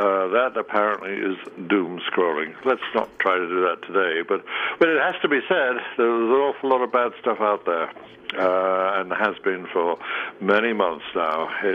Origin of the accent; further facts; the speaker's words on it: New York, United States; I gained only from the New York Times, my hometown newspaper, today.